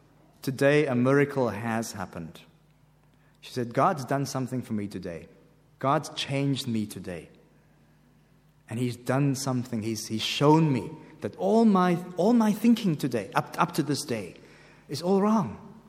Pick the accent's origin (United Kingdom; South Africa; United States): South Africa; Cape Town, Western Cape; I said, no, I am South African born, and I was brought up in South Africa.